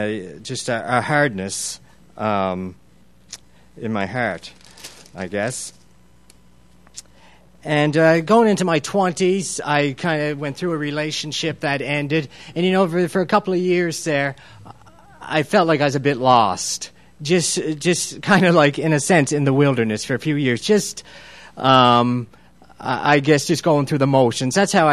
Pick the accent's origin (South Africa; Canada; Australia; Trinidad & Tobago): Canada; Margaree, Nova Scotia; I grew up in Margaree, and like most people, 40 years ago when I was small, our family went to church